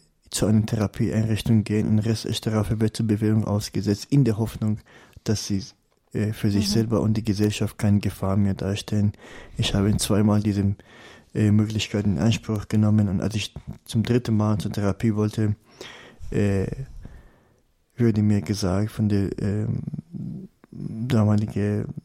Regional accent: Iran; Ich komme aus dem Iran, aus einem Land, in dem Menschen mit Religion massiv unterdrückt werden.

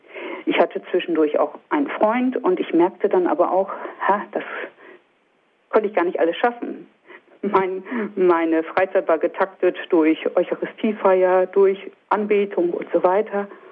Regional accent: Lower Saxony, Germany; die eigentlich nur 100 Kilometer von meinem Heimatort entfernt liegt, eben im Nordwesten Niedersachsen.

